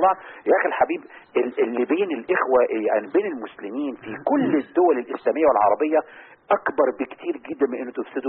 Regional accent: Egypt; فقالوا أنت مصري؟ قلت لهم أيوة أنا مصري

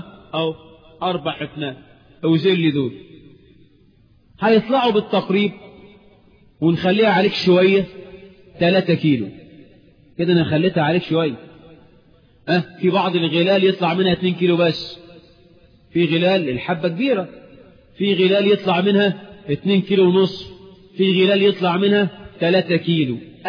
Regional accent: Egypt

